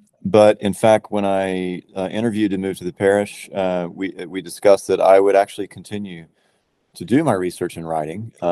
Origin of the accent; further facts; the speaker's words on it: Houston, Texas, United States; And I tell you, I mean, as a kid growing up in Houston, the sort of LA style big city on the Gulf Coast